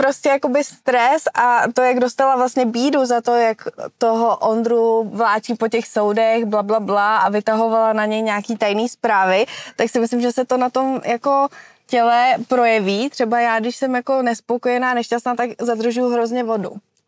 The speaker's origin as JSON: {"language": "Czech", "region": "Prague", "country": "Czechia", "said": "a já jsem z Prahy"}